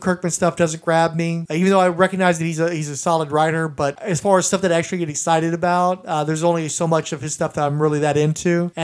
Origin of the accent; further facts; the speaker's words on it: United States; Where me as an American, without that history to draw from, that culture to draw from